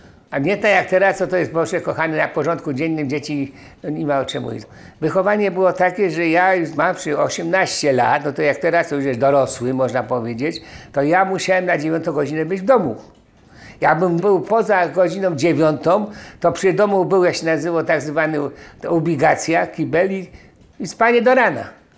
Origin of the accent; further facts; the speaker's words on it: Kraków, Lesser Poland, Poland; born there; Ja się urodziłem w Bronowicach, ale jeśli chodzi o korzenie, to jest taka sytuacja, że mamusia była moja z Czarnowiejski, tam się urodziła, a mój tatuś był z Bochni.